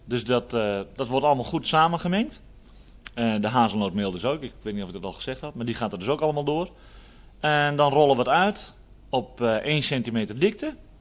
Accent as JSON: {"language": "Dutch", "region": "Friesland", "country": "Netherlands", "said": "Ik kom uit Friesland, dus ja."}